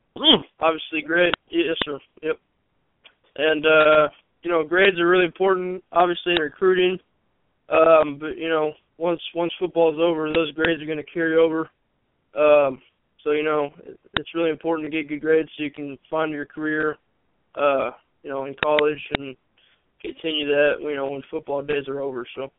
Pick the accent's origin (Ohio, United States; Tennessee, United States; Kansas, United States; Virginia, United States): Ohio, United States; Columbus; also born or lived in Washington / Germany; now in San Antonio, United States; I'm from Yeah, Columbus, Ohio. But my dad's in the Army. So, you know, I've been in Washington, Germany a couple of times. Our last assignment was in San Antonio.